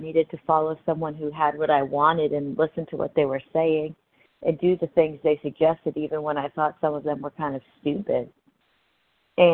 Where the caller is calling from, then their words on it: Tennessee, United States; I'm calling in from Tennessee.